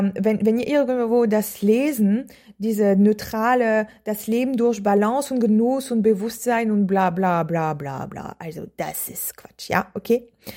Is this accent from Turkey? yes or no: no; France; German is a second language; Also ich bin in Frankreich geboren, ich habe in Frankreich gelebt, Hauptteil mein ganzes Leben.